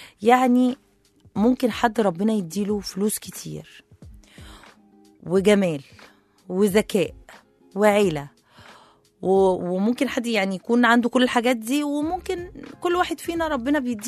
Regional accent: Egypt; اللي هو بيستخدمه المعنى الدارج طبعا اللي كلنا عارفينه يعني كمصريين، ان انا اقعد اندب.

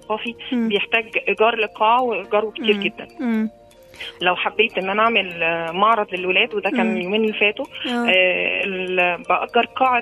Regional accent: Port Said, Port Said Governorate, Egypt; فاحنا مش متوفر اصلا عندنا في بورسعيد قاعات

